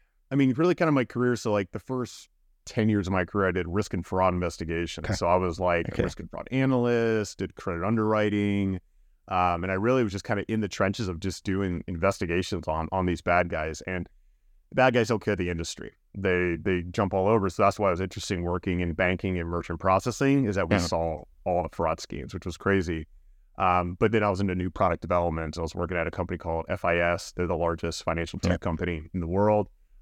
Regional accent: Miami, Florida, United States; Yeah, so I mean, growing up in South Florida, definitely, you know, pretty much in Miami for the most of my life

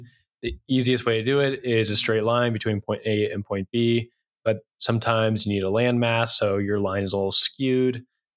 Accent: Colorado, United States; I'm from Colorado, landlocked state. We don't have that much water.

